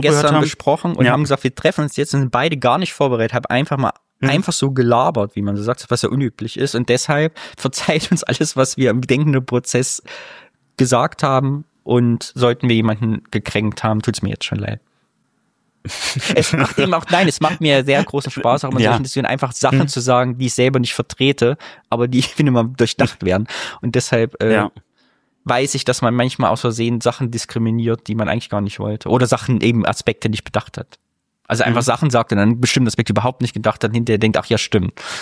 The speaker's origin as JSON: {"language": "German", "region": "Thuringia", "country": "Germany", "lives_now": "Cologne, Germany", "said": "wir Thüringer reden ja sehr wenig und sind sehr skeptisch. Also ich behaupte, diese Thüringer-Identität, da wo ich herkomme, Küffel so"}